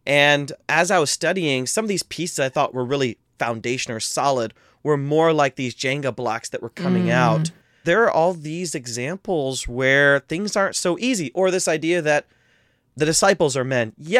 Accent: Midwest, United States; But just talking about my wife, you know, we're both from the Midwest.

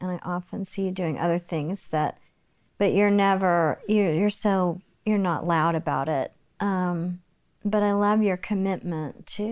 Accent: Oklahoma City, Oklahoma, United States; because I grew up in Oklahoma City

